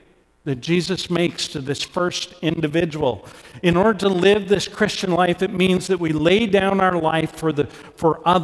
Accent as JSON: {"language": "English", "country": "Canada", "said": "and I'm Canadian. You didn't know that already, eh?"}